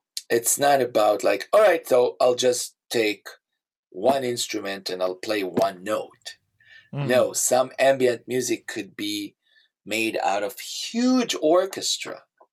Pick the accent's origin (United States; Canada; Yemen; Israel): Israel; English is a second language; Growing up in Israel definitely gave me a lot of ideas and inspirations about Middle Eastern music